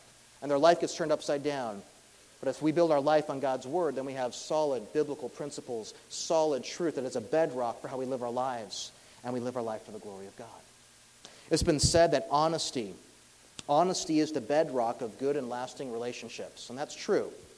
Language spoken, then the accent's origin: English; United States; I'm 100% Colombian, but I was raised in the States, and I took my 2 years of American Spanish, but it never really clicked.